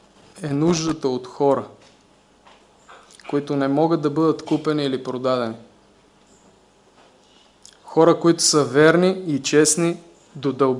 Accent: Vidin, Vidin Province, Bulgaria; Също така от църквата във Видин, откъдето съм родом. И от миналата църква, в която служихме, в град Белоградчик

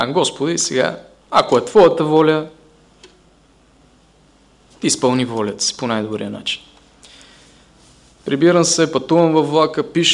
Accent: Vidin, Vidin Province, Bulgaria; Бях колпортьор и в Видинската църква. Бях в родния ми град.

